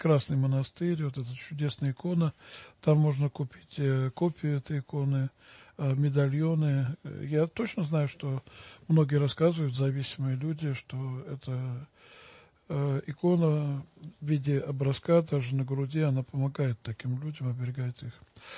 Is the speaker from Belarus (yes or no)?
no; Orekhovo-Zuyevo, Moscow Oblast, Russia; Я вырос в Орехово-Зуево, храм Рождества Божьей Матери.